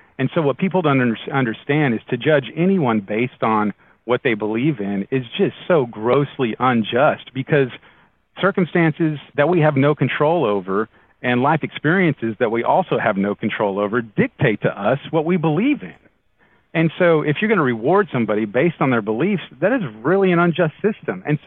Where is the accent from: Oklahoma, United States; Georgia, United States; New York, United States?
Oklahoma, United States; Tulsa; And growing up in Tulsa